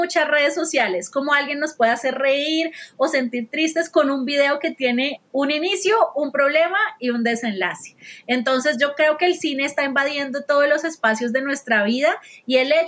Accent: Pamplona, Norte de Santander, Colombia; yo pasé mi infancia en Pamplona y la pasé súper divertida con mi familia, con mis papás, con mis tíos.

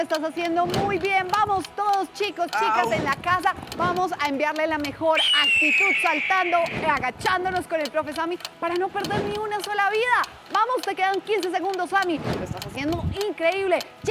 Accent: Colombia; lo que somos como colombianos

